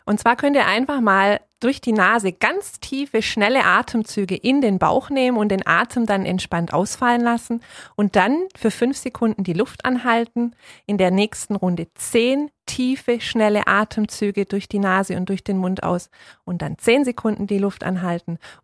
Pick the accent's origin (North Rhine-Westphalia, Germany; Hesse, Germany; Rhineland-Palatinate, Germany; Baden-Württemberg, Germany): Baden-Württemberg, Germany; Balingen; born there; now in Dietingen, Germany; Ja, ich bin geboren in Balingen, habe aber mittlerweile seit 23 Jahren hier in Rottweil, genauer gesagt in Dietingen, meine Heimat gefunden.